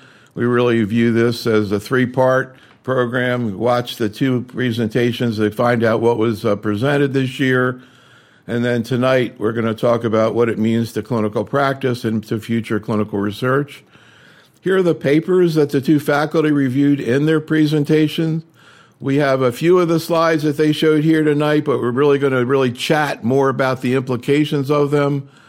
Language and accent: English; Baltimore, Maryland, United States; in Baltimore, my hometown, Christine, incidentally